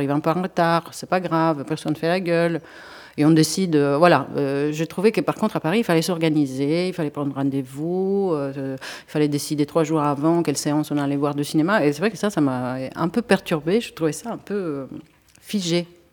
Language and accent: French; Italy; moved away as an adult; Et puis moi, je dis, je suis italienne